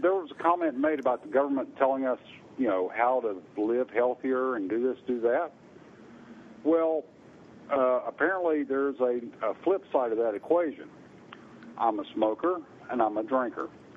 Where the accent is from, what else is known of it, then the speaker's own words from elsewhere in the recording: North Carolina, United States; I am from North Carolina, and I can legally say y'all.